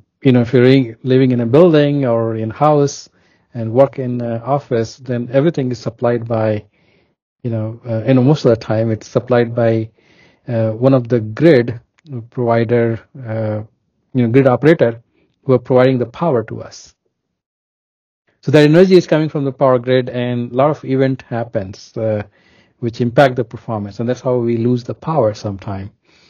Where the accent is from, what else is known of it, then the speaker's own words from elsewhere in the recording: Uttar Pradesh, India; moved away as an adult; now in United States; Yeah, so I was born in a small village at in India at in UP, Uttar Pradesh, and then I went to school there in multiple different city, but all in Uttar Pradesh, India.